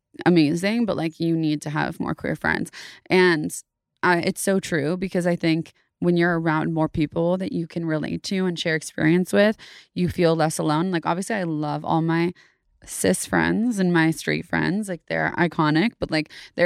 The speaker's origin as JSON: {"language": "English", "town": "Davis", "region": "California", "country": "United States", "tie": "born or raised there", "also_born_or_lived": "San Francisco", "said": "Grew up in Davis, California."}